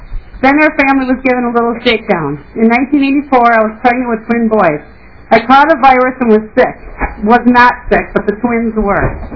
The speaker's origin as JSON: {"language": "English", "town": "Fairville", "region": "Minnesota", "country": "United States", "tie": "born or raised there", "said": "I'm from Fairville, Minnesota."}